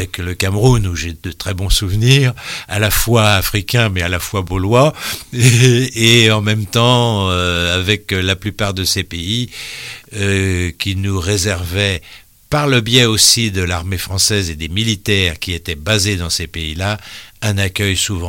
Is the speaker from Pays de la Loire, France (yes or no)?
yes; Pays de la Loire, France; also born or lived in La Baule; Moi, j'aime la France. Hein. Je suis français. J'aime la Baule parce que j'y ai vécu 75 ans.